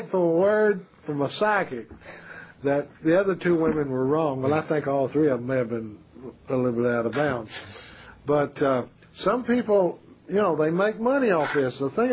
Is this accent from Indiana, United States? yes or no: no; Pasadena, California, United States; Now, we have a lady down in my hometown here in Pasadena, where I live now anyway, and she has a palm out on the street there, and I pass it practically every day.